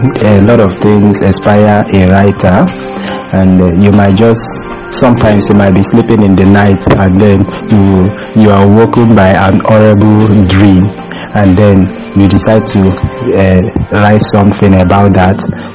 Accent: North, Nigeria; also born or lived in Aba; I grew up in the north, although I wasn't born in the north anyway. But I grew up in the north. I was born in Aba, Abia State, Nigeria, but later moved to the north with my parents. So I grew up in the north, studied in the north, but presently I am in the east, in Soka precisely, Enugu State.

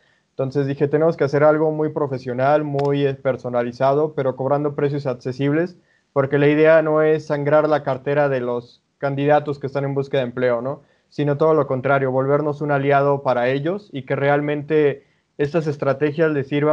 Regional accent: Mexico; Soy un joven de México de 28 años

